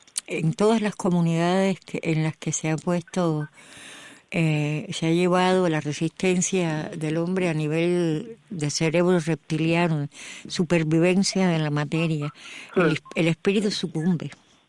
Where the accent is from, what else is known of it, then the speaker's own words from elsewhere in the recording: Cuba; moved away; Tener que salir de Cuba, ya va a ser 30 años casi que yo salí de Cuba.